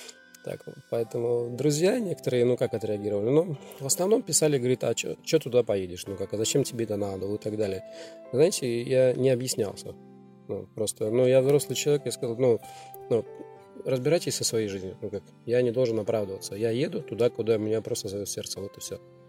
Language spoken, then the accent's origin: Russian; Estonia; сама Россия меня, как уроженца Эстонии и Прибалтики, всегда называла фашистом